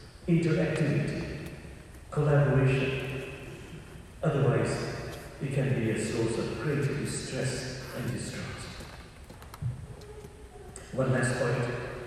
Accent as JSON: {"language": "English", "country": "Bangladesh", "said": "I'm a Bengali, I'm from Bangladesh."}